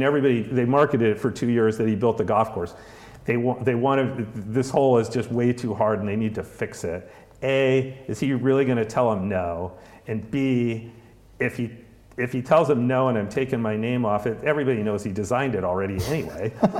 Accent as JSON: {"language": "English", "region": "East Coast", "country": "United States", "tie": "born or raised there", "said": "I grew up on the East Coast of the States"}